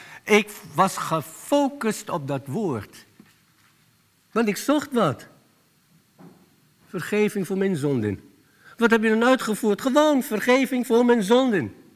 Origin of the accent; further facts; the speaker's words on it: The Hague, South Holland, Netherlands; ik ben een Hagenaar, ik woonde in Den Haag.